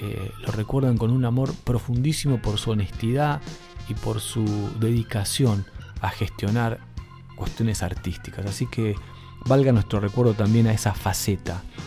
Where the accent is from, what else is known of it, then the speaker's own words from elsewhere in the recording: La Plata, Buenos Aires Province, Argentina; Yo en ese momento vivía en La Plata, yo soy platense.